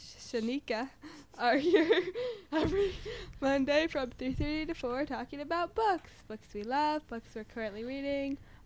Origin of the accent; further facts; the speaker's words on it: Hudson, New York, United States; I'm 13 and I'm from Hudson.